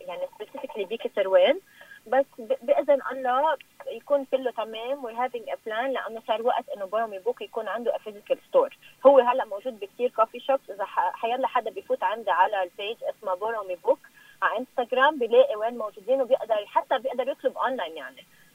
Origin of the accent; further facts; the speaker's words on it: Zahle, Beqaa, Lebanon; أنا لأن من زحلة في كتير أشخاص حبوا الفكرة، وبي زحلة ما كان في هيدا